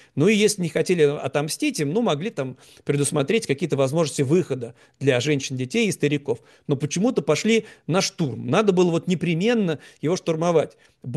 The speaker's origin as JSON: {"language": "Russian", "region": "Saint Petersburg", "country": "Russia", "tie": "born or raised there", "said": "В 1944 году была снята окончательно блокада Ленинграда, моего родного города, в котором погиб 1 миллион мирных жителей от голода."}